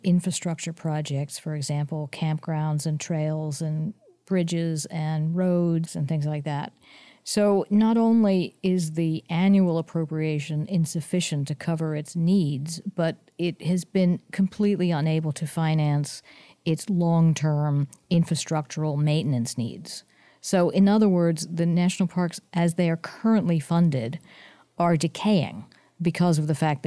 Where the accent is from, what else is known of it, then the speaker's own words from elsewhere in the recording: San Mateo, California, United States; I grew up in San Mateo, California